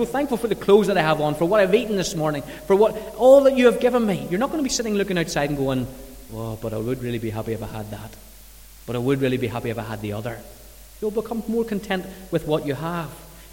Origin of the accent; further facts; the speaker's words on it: Northern Ireland, United Kingdom; That's part of what it is to have crack and part of being Northern Irish and part of being human.